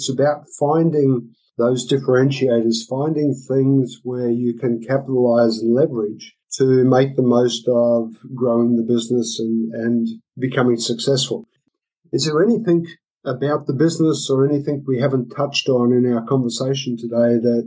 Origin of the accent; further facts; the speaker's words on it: Australia; Growing up in Australia, I traveled to America quite early in my life.